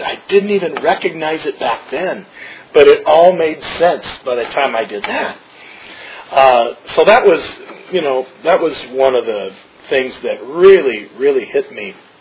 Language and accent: English; California, United States; When I grew up in the West San Fernando Valley, and I came from a family of food, I should say.